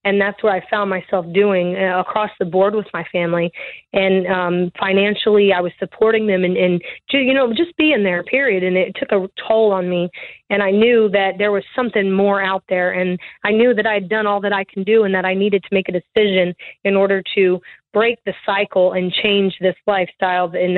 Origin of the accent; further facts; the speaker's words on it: the South, United States; we didn't really watch TV growing up, and I'm from the South